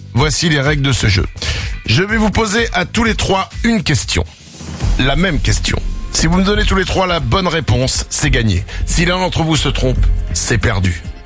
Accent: Belgium; Allez, on est belge.

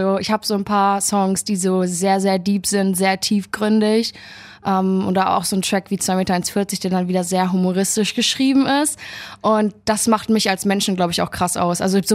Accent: Hamburg, Germany; Hamburg, meine Heimatstadt

